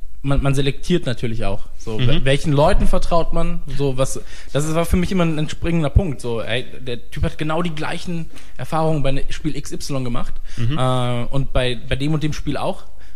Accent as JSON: {"language": "German", "region": "Hamburg", "country": "Germany", "said": "Aber ich hatte als Hamburger Jung ohne Geld nie wirklich die Gelegenheit"}